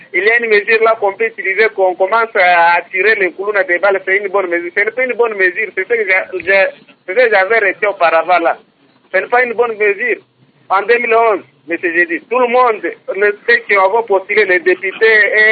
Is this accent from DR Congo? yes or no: yes; DR Congo; Ce que moi je vois, le problème qui est là ici chez nous au Congo, c'est le chômage.